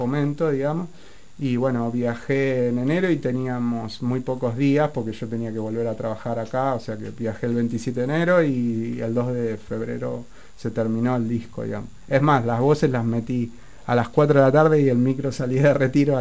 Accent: Lanús, Buenos Aires Province, Argentina; yo soy de Lanús

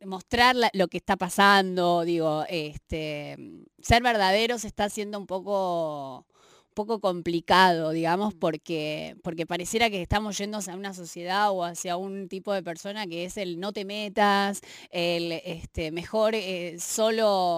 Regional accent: Buenos Aires, Argentina; Somos muy porteños centristas.

